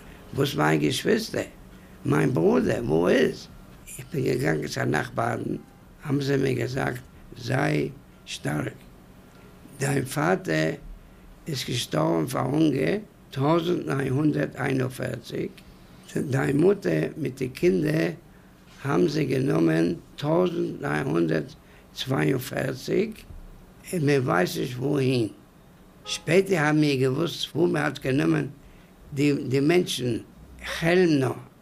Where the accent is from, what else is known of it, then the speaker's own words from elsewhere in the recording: Łódź, Łódź Voivodeship, Poland; born there; Ich bin in Lodz geboren, den 22. Oktober 1917.